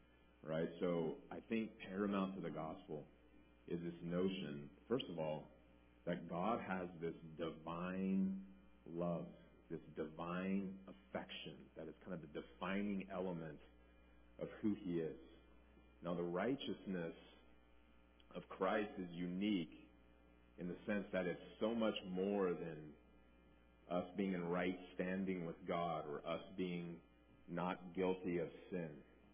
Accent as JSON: {"language": "English", "country": "United States", "said": "As an American, I tend to have a very individualistic paradigm. Right? And I love being an American."}